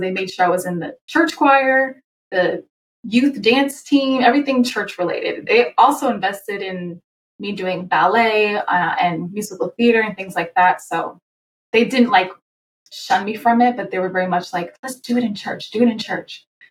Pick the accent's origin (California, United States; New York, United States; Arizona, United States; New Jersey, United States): New York, United States; Yonkers; up in a Christian household. I'm from Yonkers, New York, and we went to church every Sunday and did the midweek services.